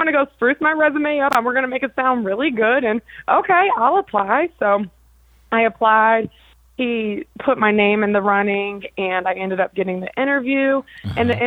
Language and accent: English; St. Louis, Missouri, United States; I'm from St. Louis, you know, and a lot of these people who watch our station, they know me. They've watched me grow up